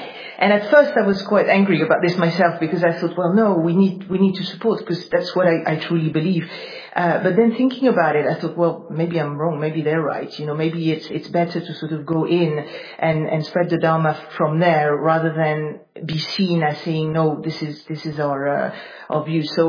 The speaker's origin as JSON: {"language": "English", "country": "Hong Kong", "said": "I come from Hong Kong. And last year we had a lot of protests in Hong Kong."}